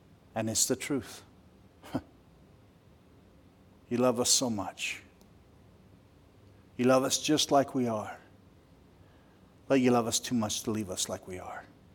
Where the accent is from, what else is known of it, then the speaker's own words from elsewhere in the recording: New Mexico, United States; Yeah, I'm from New Mexico, so it was known as loco weed, right?